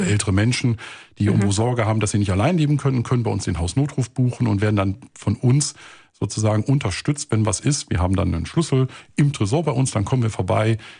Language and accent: German; Wuppertal, North Rhine-Westphalia, Germany; born there; also born or lived in Baden-Württemberg; Also ich bin gebürtiger Wuppertaler. Mhm. Und meine Eltern lebten mit mir da in Baden-Württemberg.